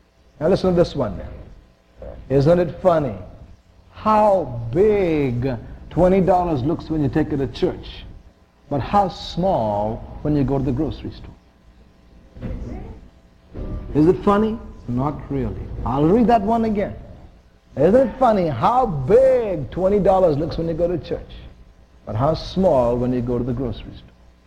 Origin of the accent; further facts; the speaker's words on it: India; One, I was born and raised in India.